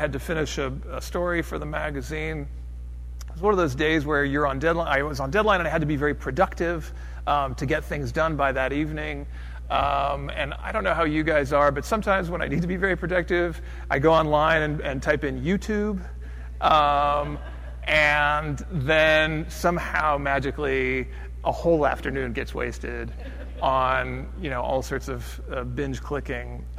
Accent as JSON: {"language": "English", "region": "California", "country": "United States", "tie": "born or raised there", "said": "I grew up in California. This is far colder than the coldest day I ever experienced growing up."}